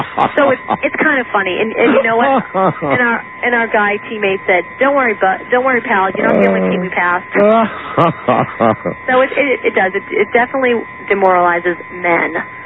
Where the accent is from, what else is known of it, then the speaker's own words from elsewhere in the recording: New Hampshire, United States; I mean, I can deal with cold because I'm from New Hampshire